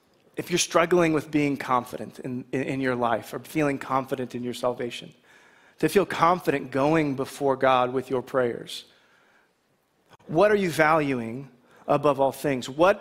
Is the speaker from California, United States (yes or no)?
no; Michigan, United States; And growing up in Michigan, we would go to different car shows that were around